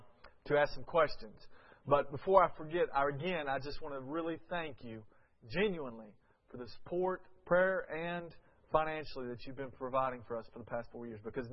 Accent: Tunnel Hill, Georgia, United States; now in South Africa; I mean, I am a person from Tunnel Hill, Georgia, in the middle of nowhere. And God took me and took me to South Africa to marry a South African

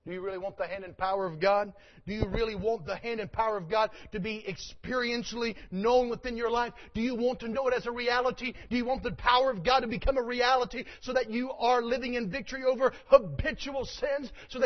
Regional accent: North Carolina, United States; Now, I grew up in North Carolina. I didn't grow up on a farm. People think because I'm from North Carolina, I must be from a farm. I grew up in one of the cities in North Carolina.

